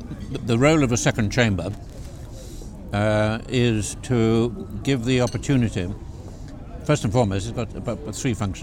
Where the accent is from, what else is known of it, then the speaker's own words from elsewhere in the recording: Henstridge, South West England, United Kingdom; born there; my mother, knowing she was about to give birth, rented a house next door to the church at Henstridge, and I was born on Easter Day in 1940.